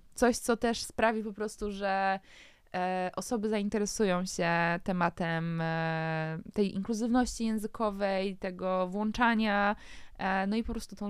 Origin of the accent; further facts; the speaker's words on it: Szczecin, West Pomeranian Voivodeship, Poland; Jestem ze Szczecina.